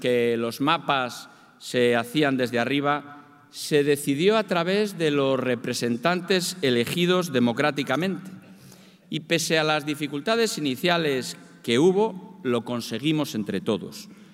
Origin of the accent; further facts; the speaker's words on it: Salamanca, Castile and León, Spain; Como aficionado, como salmantino y como amigo